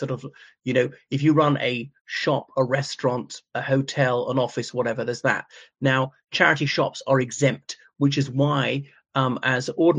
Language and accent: English; Ireland; from Ireland.